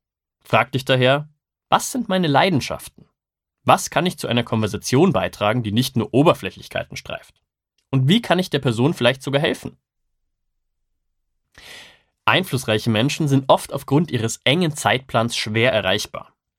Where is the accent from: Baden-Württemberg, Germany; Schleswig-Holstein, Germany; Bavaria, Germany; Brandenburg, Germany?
Bavaria, Germany; Regensburg; now in Munich, Germany; habe das große Privileg, quasi zwei Heimaten zu haben. Ich lebe und arbeite aktuell in München. Meine Heimat, in der auch meine Familie und viele enge Freunde sind, ist Regensburg.